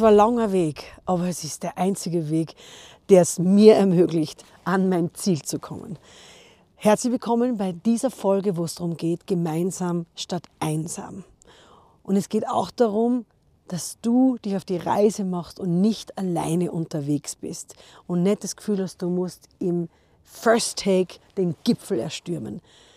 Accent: Austria; dass da was ausgeht, das unsere Identität gesunden lässt und wir voller Würde als Österreicher dir anbeten

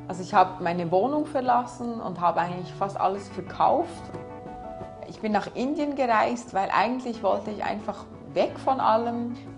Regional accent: Bern, Switzerland; Ich bin 44 Jahre alt, ich komme aus Bern.

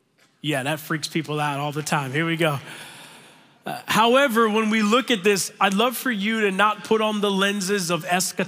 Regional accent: Tampa, Florida, United States; Like, I'm from the Tampa Bay area.

